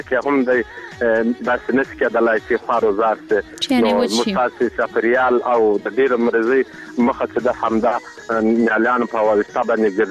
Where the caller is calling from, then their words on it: Arghandab, Kandahar, Afghanistan; د کندهار ولایت درغنداب ولسوالۍ څخه مې